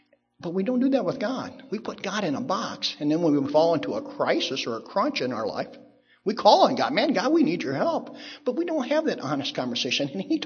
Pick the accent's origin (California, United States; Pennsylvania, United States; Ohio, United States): Ohio, United States; Bruin; I grew up in Bruin, Ohio, a small town over in Sandusky County. We lived right next door to the Methodist Church